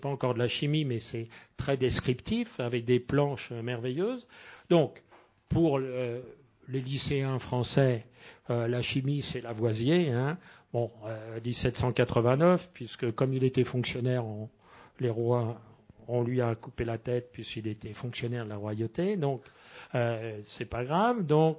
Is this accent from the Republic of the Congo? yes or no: no; Le Havre, Normandy, France; la brasserie de mon enfance au Havre, avec les chaudières de cuivre rutilantes.